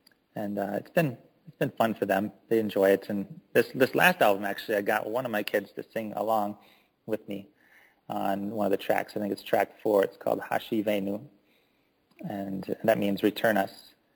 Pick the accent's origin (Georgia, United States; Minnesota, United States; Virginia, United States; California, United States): Minnesota, United States; now in Wisconsin, United States; I always consider myself part of Minnesota still, because I grew up in Minnesota. I'm a Minnesotan, so it was hard for me to move to Wisconsin.